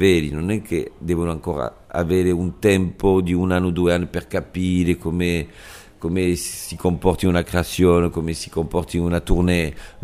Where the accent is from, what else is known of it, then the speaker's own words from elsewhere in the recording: Nice, Provence-Alpes-Côte d'Azur, France; born there; Italian is a second language; In più sono nata a Nizza, Nizza che è più italiana che francese